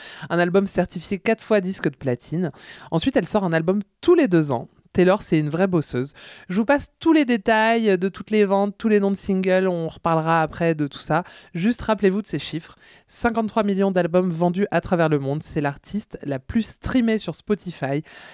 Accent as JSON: {"language": "French", "country": "France", "said": "je suis française"}